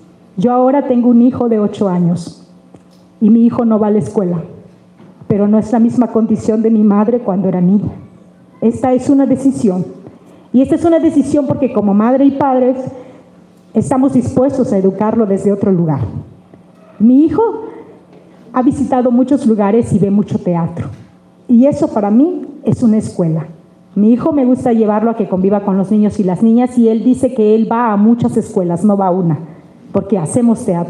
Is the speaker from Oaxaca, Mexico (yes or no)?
yes; El Coyul, Oaxaca, Mexico; se celebra en mi pueblo El Coyul.